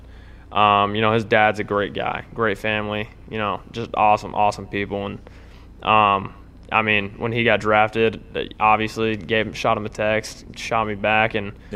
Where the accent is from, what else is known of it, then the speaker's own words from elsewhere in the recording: Utah, United States; We're both from Utah, trained with the same guy out in 3DQB.